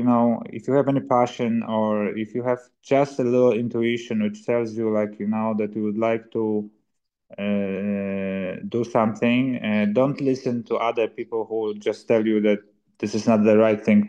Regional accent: Poland; English is a second language; now in Italy; I'm originally from Poland, but in Sicily, definitely the weather is better.

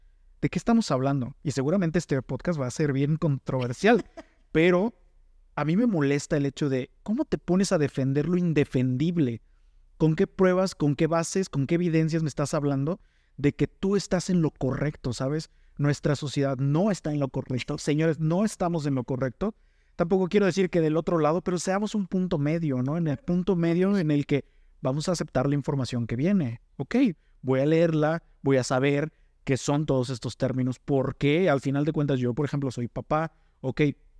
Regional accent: Mexico; en las que nosotros como mexicanos, nos hemos encontrado siempre con un cállate

